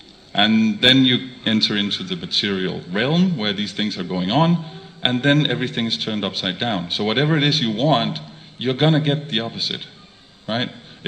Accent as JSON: {"language": "English", "country": "Denmark", "said": "I'm from Denmark. There's not a lot of reciprocation there."}